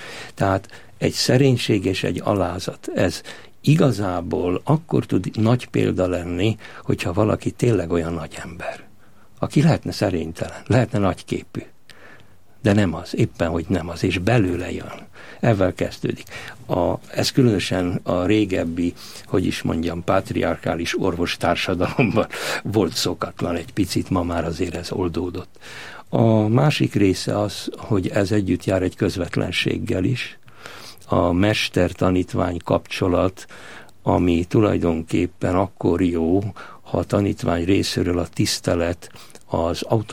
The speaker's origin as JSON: {"language": "Hungarian", "country": "Hungary", "tie": "born there", "said": "mindenünk Kolozsváron maradt, én már itt születtem, édesanyám 9 hónapos terhes volt a több hónapos marhavagonos menekülés alatt"}